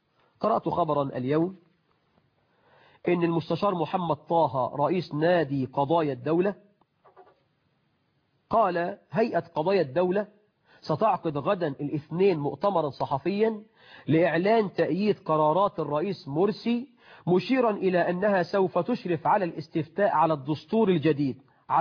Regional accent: Egypt; اللي مش عايز يشتغل، احنا عندنا في مصر أزمة بطالة

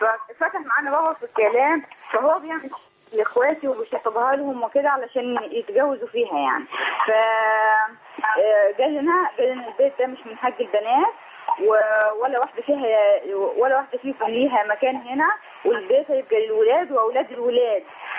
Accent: Asyut, Asyut Governorate, Egypt; إن على الميراث عندنا في أسيوط هنا

